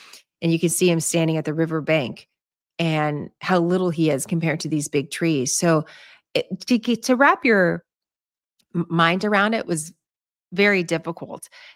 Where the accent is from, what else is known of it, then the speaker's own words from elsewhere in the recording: San Francisco, California, United States; When I grew up in San Francisco, I used the term, oh my God, all the time.